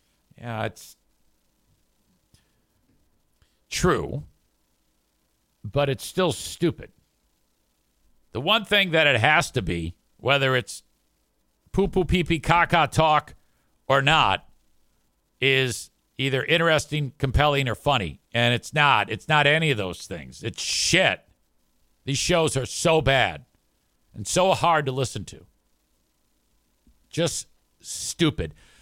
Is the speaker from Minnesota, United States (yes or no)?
no; Jenison, Michigan, United States; I was born and raised in Jenison, Michigan. I live there still today